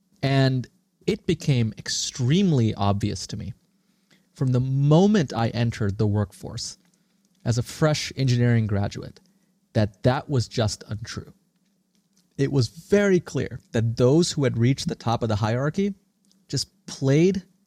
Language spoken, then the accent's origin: English; Singapore; also born or lived in India; now in United States; I was born in India. I grew up in Singapore. And I came to the U.S. 20 years ago